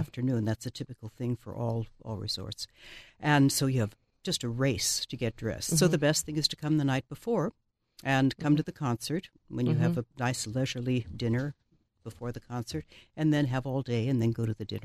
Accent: Bay Area, California, United States; We're all from the Bay Area.

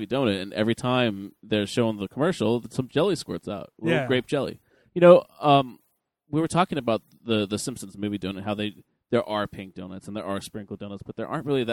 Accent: La Mirada, California, United States; You see, my hometown, La Mirada, still allows fireworks, but they have outlawed certain ones.

